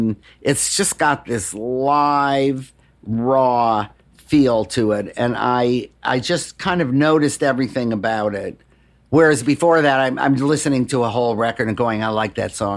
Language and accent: English; Detroit, Michigan, United States; Music in Detroit saved me. My mom passed away when I was pretty young.